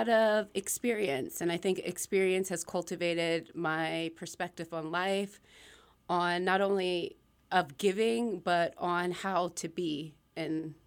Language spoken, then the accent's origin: English; Philadelphia, Pennsylvania, United States; Yeah, I'm from Philadelphia. I kind of bounced around a lot.